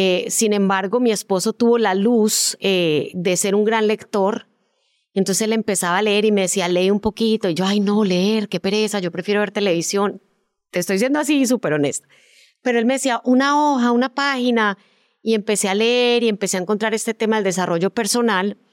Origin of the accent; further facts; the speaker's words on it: Colombia; moved away as an adult; now in Miami, United States; Mira, yo como en el 94 me fui de Colombia a estudiar un posgrado en producción de televisión a Miami.